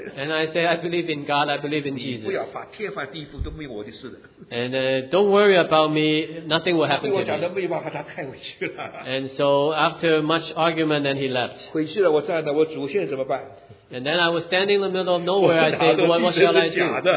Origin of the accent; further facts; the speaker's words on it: United States; And please be at ease, I come from the States.